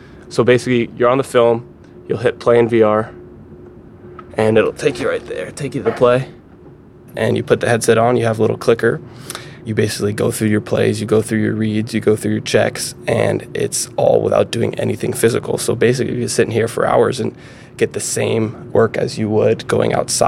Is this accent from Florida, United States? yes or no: yes; Fort Lauderdale, Florida, United States; quarterback. I'm from Fort Lauderdale, Florida.